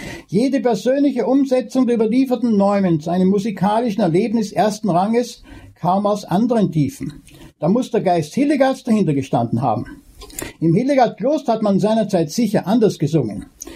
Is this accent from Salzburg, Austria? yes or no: yes; Salzburg, Austria; born there; Das stand für mich, den gebürtigen Salzburger und Mozart-Freund, absolut fest.